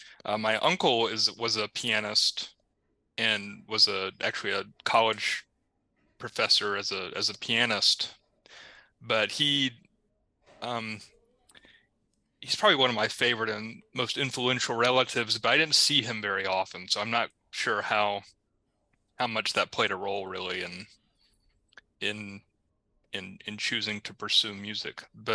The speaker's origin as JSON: {"language": "English", "region": "North Carolina", "country": "United States", "tie": "born or raised there", "said": "And I grew up in the Carolinas, which is why I sound like this."}